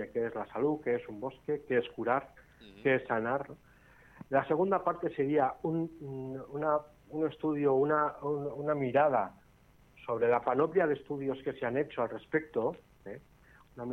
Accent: Tafalla, Navarre, Spain; yo soy de Tafalla, fíjate tú, yo soy casi un ribero

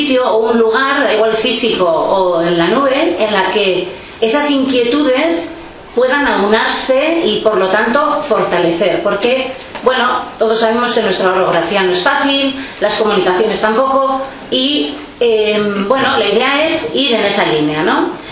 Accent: Olondriz, Navarre, Spain; vengo de Olondris, de un pueblo del Valle de Erro.

